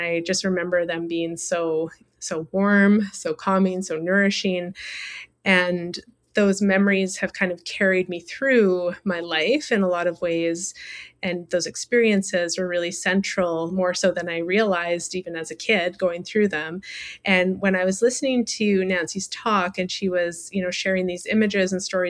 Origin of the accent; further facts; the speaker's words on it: Squamish, British Columbia, Canada; I come from Estatmis Village in Skopmish territory, so in what's now known as Squamish, British Columbia.